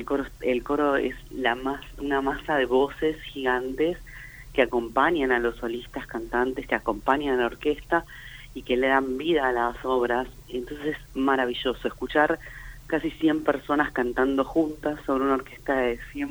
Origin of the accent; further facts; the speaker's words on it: Argentina; nosotros siendo argentinos